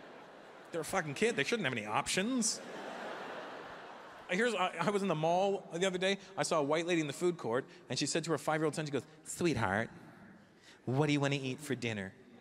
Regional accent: Brampton, Ontario, Canada; I grew up just outside of Toronto, a small town called Brampton, and B-Town represent. I grew up in these townhouses, and all the driveways were attached in the townhouses.

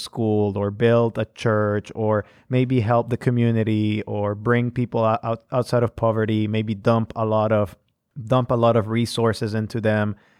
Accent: Nicaragua; You know, I myself, I'm from another country. I'm not from the United States. And I do remember missionaries coming into my country, into Nicaragua.

